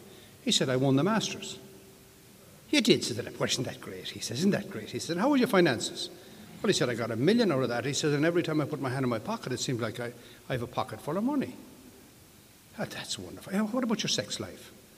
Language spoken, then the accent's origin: English; England, United Kingdom; moved away as an adult; now in United States; I started this drinking at 23. I came out to America from England. I was brought out as a band leader for a fellow who lives in this town here.